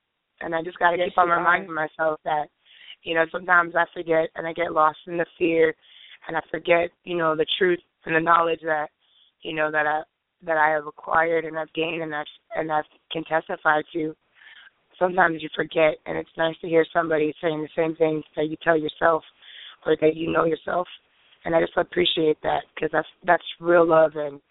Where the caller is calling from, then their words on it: Omaha, Nebraska, United States; I'm calling from Omaha.